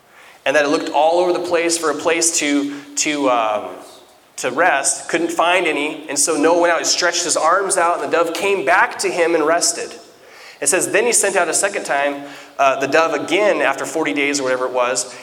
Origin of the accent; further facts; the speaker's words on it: Washington, United States; Where I grew up in Nacelle, there were no doves growing up.